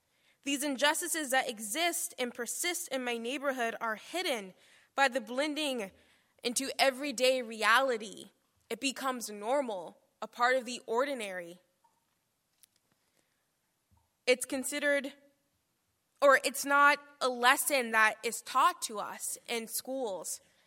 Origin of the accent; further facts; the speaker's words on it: Curtis Bay, Maryland, United States; born there; I was born in Curtis Bay, born into a fight for my life. I was born in Curtis Bay where I was facing the suffering and crushing weight of poverty on a daily basis